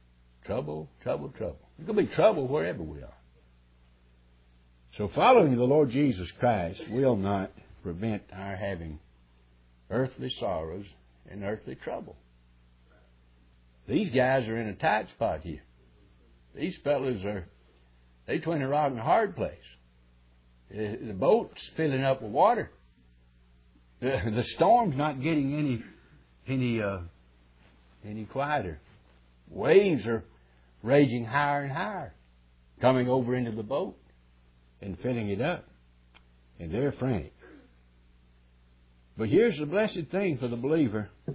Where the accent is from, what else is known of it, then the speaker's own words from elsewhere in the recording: United States; thank God that I am an American. Live in the good old USA.